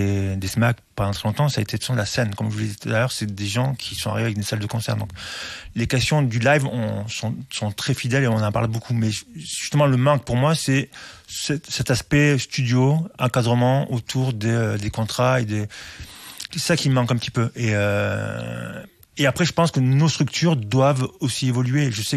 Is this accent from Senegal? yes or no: no; South, France; accent: Southern French; mon super accent du Sud